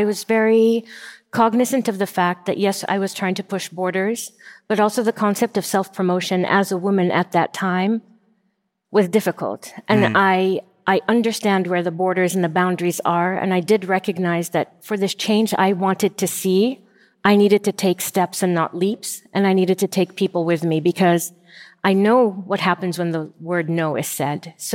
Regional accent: United States; So I grew up in the States. I arrived in the States, I was 7 years old and 30 with two children when I went home.

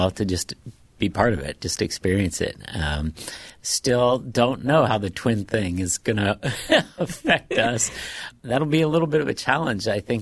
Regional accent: Indianapolis, Indiana, United States; Even though I grew up in Indianapolis, we didn't go over there a lot.

